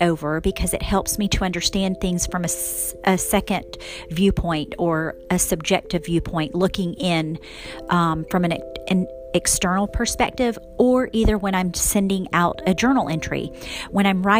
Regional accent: Brooksville, United States; why I would be searching in Brooksville, my hometown, to find a house to live on.

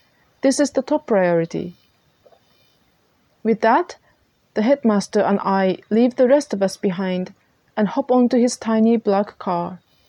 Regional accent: Japan; now in Ottawa, Canada; My stay in my hometown in Japan is also coming to an end. In less than 2 weeks, I will head back to Ottawa.

